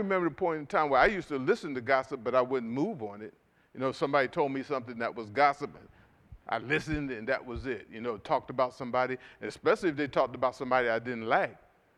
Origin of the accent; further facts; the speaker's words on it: Philadelphia, Pennsylvania, United States; When I grew up in North Philadelphia, it was a sign of your manhood to be able to curse.